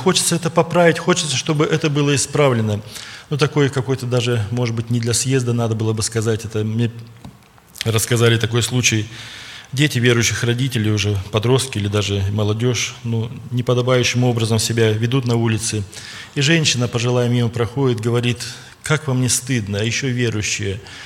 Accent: Prokopyevsk, Kemerovo Oblast, Russia; Я из Сибирского объединения, из города Прокопьевска, пресвитер церкви

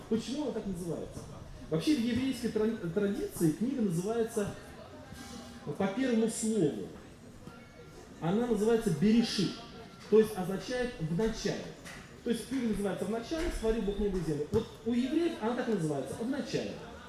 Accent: Volga region, Russia; Я жил, родился и вырос на Волге. Огромная река в районе Тольятти, она около 16 километров шириной.

